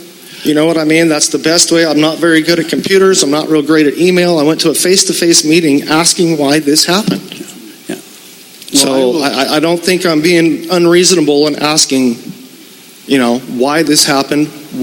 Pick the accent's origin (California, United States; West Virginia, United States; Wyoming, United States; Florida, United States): California, United States; Atascadero; born and raised in Atascadero. I've been here my whole life.